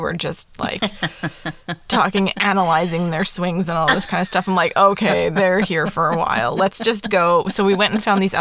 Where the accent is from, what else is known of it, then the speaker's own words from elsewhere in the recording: Canada; We're so Canadian.